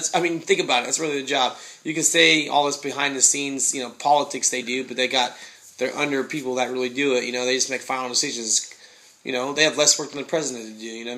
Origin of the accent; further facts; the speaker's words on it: United States; because I'm an American guy